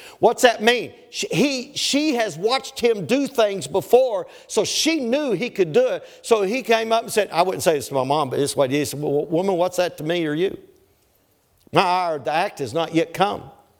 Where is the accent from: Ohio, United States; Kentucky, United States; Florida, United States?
Kentucky, United States; Flatwoods; but I grew up in Flatwoods, Kentucky. We had one red light